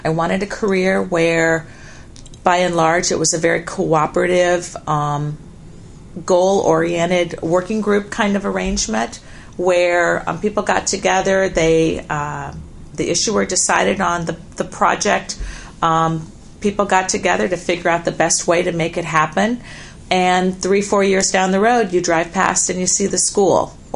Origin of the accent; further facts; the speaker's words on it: Omaha, Nebraska, United States; also born or lived in Lafayette, Louisiana; I was born in Lafayette, Louisiana, but raised for nearly all of my life in Omaha, Nebraska. So I'm an avid Nebraska football fan and still have family that live in Nebraska.